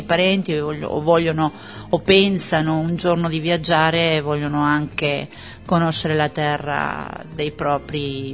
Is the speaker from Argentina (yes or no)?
yes; Argentina; Italian is a second language; also born or lived in Italy; sono tornata in patria, diciamo, io ne ho 2 di patrie, voglio dire, però sono tornata in Argentina nel 98.